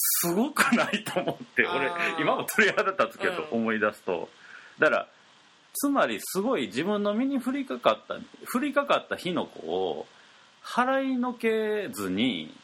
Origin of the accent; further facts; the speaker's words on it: Nabari, Mie, Japan; 三重の名張郷っていうとこ出身って言ってるわねんけど、うんうん、それ俺の地元やねん。